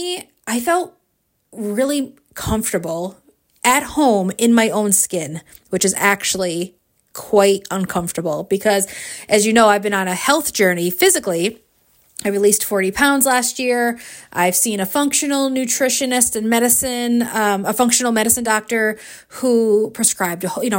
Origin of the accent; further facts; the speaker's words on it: New York, United States; I'm a New York City girl, right? So at heart, I'm from Manhattan, even though I grew up here locally.